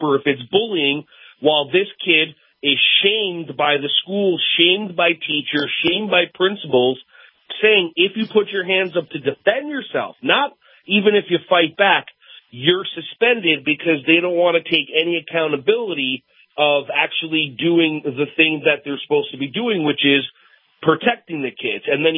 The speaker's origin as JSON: {"language": "English", "region": "New Jersey", "country": "United States", "tie": "born or raised there", "said": "I mean, I grew up in New Jersey, Jewish kid in my own situation like that, where I had dealt with bullying, mental and physical, and then moved to another part of New Jersey that was highly Jewish"}